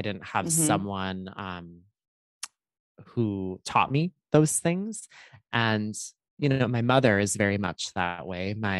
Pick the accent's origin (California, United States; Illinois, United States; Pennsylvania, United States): Illinois, United States; And I grew up in Chicagoland, as we say, so mm-hmm. the suburbs of Chicago.